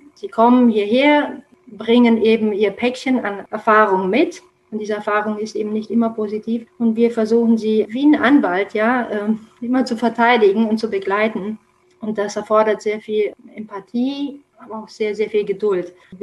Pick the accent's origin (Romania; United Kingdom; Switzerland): Romania; German is a second language; moved away as an adult; now in Saarbrücken, Germany; Ich komme aus Rumänien und lebe seit 1997 in Saarbrücken, wo ich auch sehr glücklich bin und eine Familie gegründet habe. Ich bin 43 Jahre alt und habe doppelte Staatsbürgerschaft. Ich bin deutsch und rumänisch.